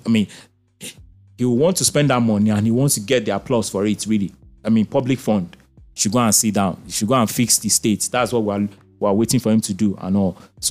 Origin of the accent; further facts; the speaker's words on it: Osun, Nigeria; And then Osun State Governor, that's my home state.